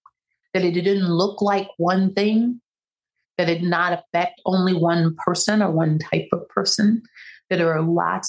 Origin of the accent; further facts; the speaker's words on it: the South, United States; I hope everybody learns it everywhere, but I know we learned it growing up in the South.